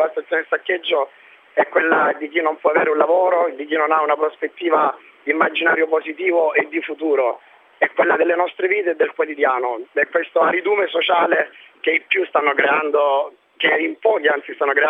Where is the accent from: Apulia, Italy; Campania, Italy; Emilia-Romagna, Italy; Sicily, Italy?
Apulia, Italy; Lecce; Noi veniamo da Lecce, a Lecce è esistito un collettivo studentesco